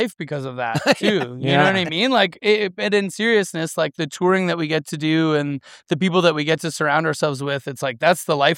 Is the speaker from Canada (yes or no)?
yes; Canada; Yeah, we've got no choice. We're Canadian.